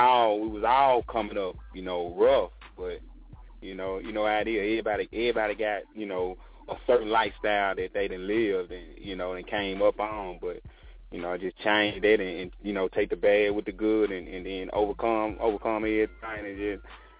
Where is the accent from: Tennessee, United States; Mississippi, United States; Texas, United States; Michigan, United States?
Tennessee, United States; Memphis; Yeah, I'm from Memphis. I did a whole lot of moving around coming up, but this is where I was born, at July 23rd, you know.